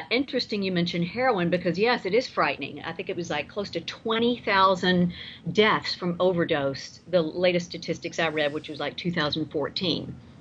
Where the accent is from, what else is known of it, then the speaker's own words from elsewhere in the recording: Atlanta, Georgia, United States; accent: southern; moved away as an adult; I'm originally from Atlanta, but I've been in California like 20 years now, but nobody told my mouth.